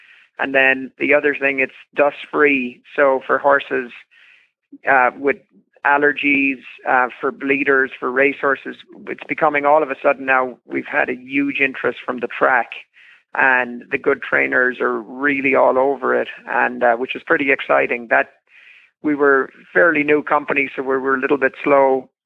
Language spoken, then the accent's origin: English; Ireland; now in United States; I'm from Ireland. I grew up using straw.